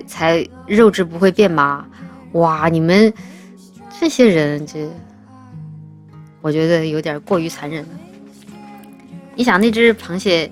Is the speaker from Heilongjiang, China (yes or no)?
no; Chongqing, China; 就是我是重庆人嘛，然后重庆最出名的美食是火锅